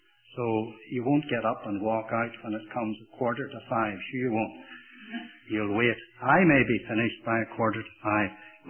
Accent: Ireland; accent: Irish; If a few Irishisms come in here and there

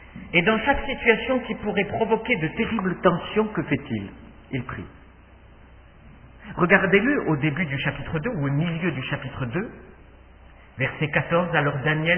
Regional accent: France; Ça, c'est quelque chose de très célèbre chez nous en France.

